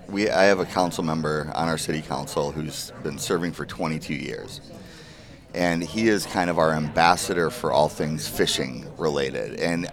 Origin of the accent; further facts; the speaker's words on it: Stillwater, United States; I kind of fell in love with my hometown again. And my wife fell in love with our town. And we weren't planning on staying, and it was kind of the magic of Stillwater.